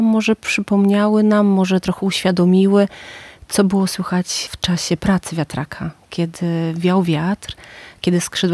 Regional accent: Sokółka, Podlaskie Voivodeship, Poland; bo sama urodziłam się w Sokółce, dorastałam wśród sokólskich wzgórz.

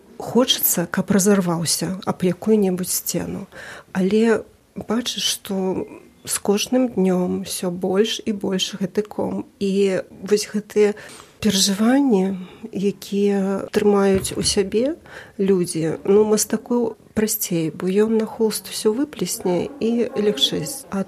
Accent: Brest, Brest Region, Belarus; now in Białystok, Poland; Брэст весь у каштанах. Я з Брэста.

